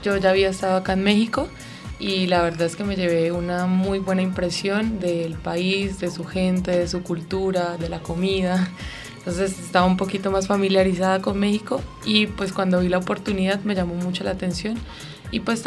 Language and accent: Spanish; Colombia; yo también vengo de la Universidad Autónoma de Bucaramanga y somos de Colombia.